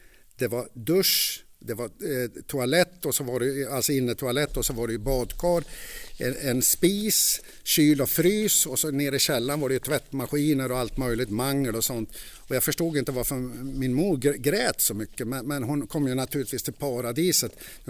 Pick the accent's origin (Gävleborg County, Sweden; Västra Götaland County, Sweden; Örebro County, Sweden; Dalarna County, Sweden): Gävleborg County, Sweden; Gävle; Jag föddes på Brynäs, det var ett riktigt arbetarkvarter i Gävle som sagt var. Det var jag, min äldre bror Ove, Maj och Rola, mina föräldrar. Och de 10 första åren i Gävle så bodde vi i ett rum och kök.